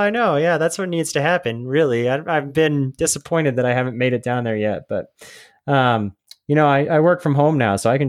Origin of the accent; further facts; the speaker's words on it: Colorado, United States; And I'm from Colorado, so you're not alone.